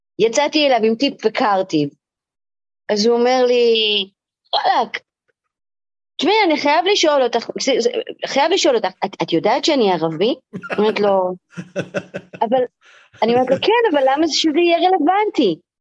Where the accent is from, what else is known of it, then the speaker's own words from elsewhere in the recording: Jerusalem, Jerusalem District, Israel; אחד הדברים שאני מספרת, או שסיפרתי, זה על הילדות שלי בירושלים, אוקיי?